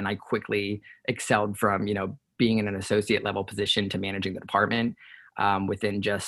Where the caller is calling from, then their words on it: Maryland, United States; I am actually located in Maryland on the East Coast, US.